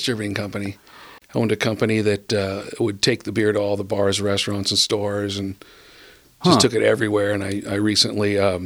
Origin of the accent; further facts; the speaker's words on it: Huntington Beach, California, United States; No, I was in Huntington.